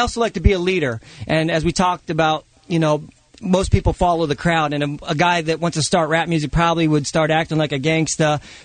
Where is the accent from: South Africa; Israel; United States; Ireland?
United States; Canton, Ohio; and I grew up in the Canton area, where the home of the Hall of Fame is.